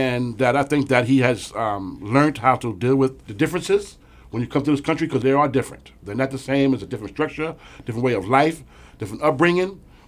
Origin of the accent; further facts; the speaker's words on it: Queens, New York, United States; I'm from Queens, so I know we have a few, you know what I'm saying?